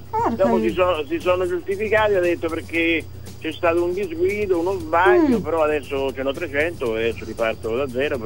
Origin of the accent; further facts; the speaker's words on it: Santa Maria Nuova, Marche, Italy; io sono di Santa Maria Nuova, provincia di Ancona.